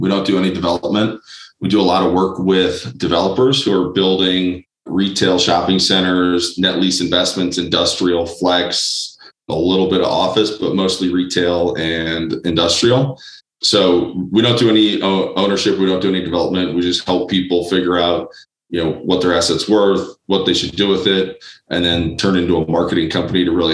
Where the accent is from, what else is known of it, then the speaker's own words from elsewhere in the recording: Chicago, Illinois, United States; now in Denver, United States; Yeah, I grew up in Chicago, ended up in Denver, Colorado, going to the University of Denver.